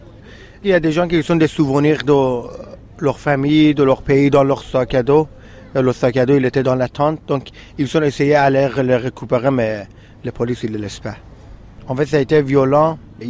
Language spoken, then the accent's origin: French; Afghanistan; French is a second language; moved away as an adult; now in Calais, France; J'ai 21 ans, je viens d'Afghanistan et ça fait un mois et une semaine que je suis à Calais avec mon frère.